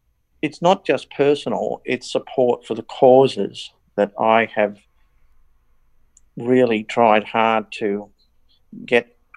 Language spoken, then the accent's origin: English; Currie, New South Wales, Australia; No, I'm from New South Wales. I came from the Hunter Valley, the coal fields there at Currie, where I was born in 1963. My brother and I, I'm a twin brother, were the first children to, as totally blind children, to attend mainstream schools in Newcastle.